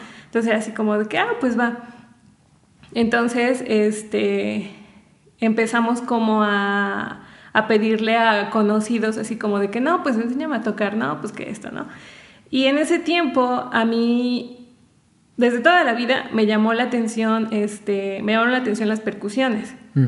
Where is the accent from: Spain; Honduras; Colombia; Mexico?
Mexico; Zacapoaxtla, Puebla; en mi pueblo, de donde yo soy de Zacapoaxtla